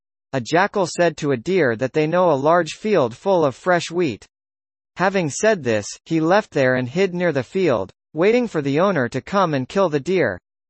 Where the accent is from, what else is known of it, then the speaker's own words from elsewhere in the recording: Tamil Nadu, India; I have heard these stories in Tamil because I grew up in Tamil Nadu, India.